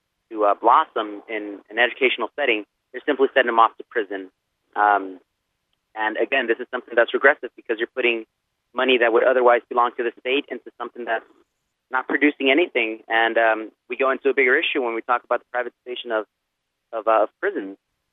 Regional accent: San Diego, California, United States; first and foremost. I come from San Diego. I attend San Diego City Community College.

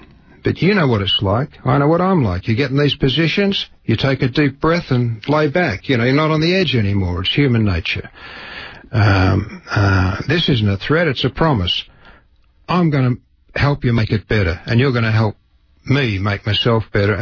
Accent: Australia; also born or lived in Papua New Guinea; now in United States; I'm Australian, obviously. I came to America from Australia and Papua New Guinea, actually, where I lived for 7 years back in the... I came here in the mid-70s. I was in Papua New Guinea in the late 60s, early 70s, living in a grass hut.

